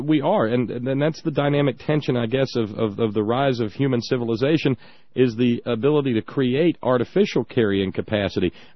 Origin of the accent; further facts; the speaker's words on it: Alabama, United States; I was born and raised in Alabama, and I can tell you, Ann.